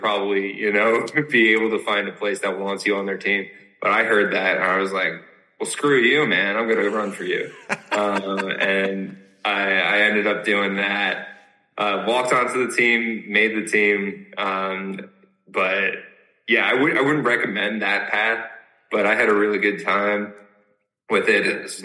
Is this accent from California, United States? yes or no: no; New Jersey, United States; moved away as an adult; also born or lived in Williamsburg, Virginia; So I grew up in New Jersey, went to high school out there and went to college out there, ran out there. And then I moved south down to Williamsburg, Virginia to get my graduate degrees.